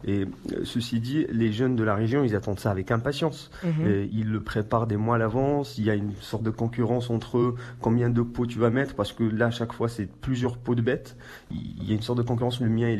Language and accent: French; Essaouira, Marrakesh-Safi, Morocco; Mais sauf que moi, je me rappelle quand j'étais très jeune, je suis né à Essaouira